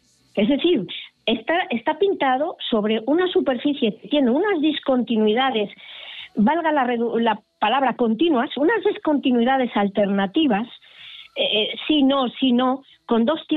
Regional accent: Tudela Veguín, Asturias, Spain; born there; A cualquiera que nacimos en Tudela Beguín, dice, hola, estoy aquí.

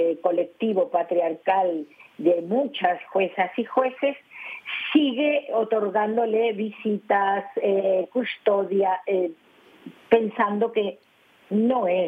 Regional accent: Argentina; now in Spain; Argentina me duele, por supuesto, como la tierra donde me crié. Y bueno, pasé mi infancia

